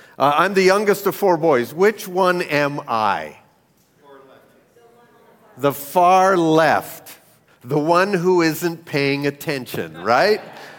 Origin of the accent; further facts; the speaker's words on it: Ontario, Canada; I'm from Canada. I grew up 20 minutes away from that lake that's been in the news in the last couple of weeks, right? I grew up in Ontario.